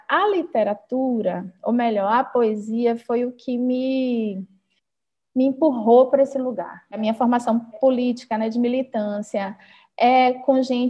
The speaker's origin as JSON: {"language": "Portuguese", "town": "Salvador", "region": "Bahia", "country": "Brazil", "tie": "born or raised there", "said": "nasci no Pelourinho, onde eu fui criada também"}